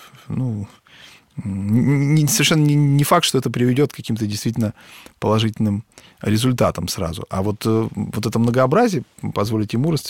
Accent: Kostanay, Kostanay Region, Kazakhstan; вспоминал свою там вот мой родной город Кустанай в Северном Казахстане

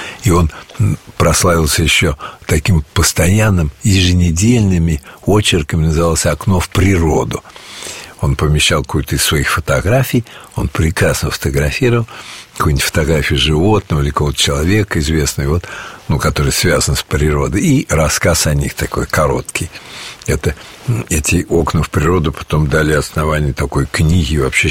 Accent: Ryazan, Ryazan Oblast, Russia; мы из Рязани.

